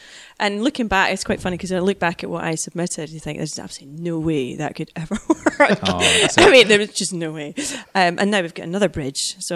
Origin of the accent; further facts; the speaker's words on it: Scotland, United Kingdom; And that's where I grew up partially in Fife.